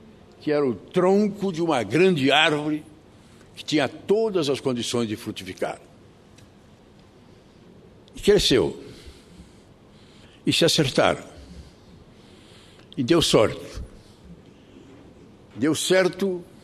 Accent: Rio Grande do Sul, Brazil; E escolheram como vice um jovem e excepcional deputado lá da minha terra. Mais uma vez, presidente, uma ligação entre o Acre e o Rio Grande do Sul.

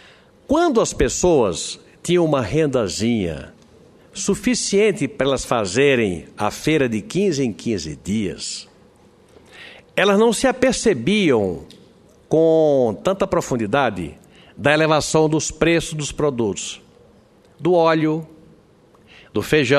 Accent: Brazil

